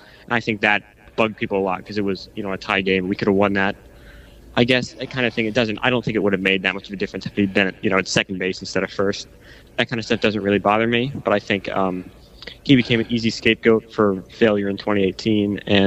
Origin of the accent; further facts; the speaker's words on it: East Coast, United States; So I'm from the East Coast, so kind of when a lot of people hear I'm a Dodgers fan, they're kind of surprised.